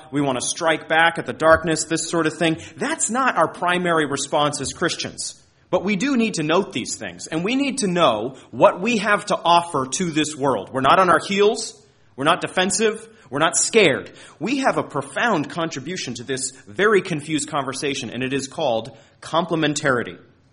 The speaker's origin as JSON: {"language": "English", "region": "Maine", "country": "United States", "tie": "born or raised there", "said": "This is not far out there, Maine, my home state."}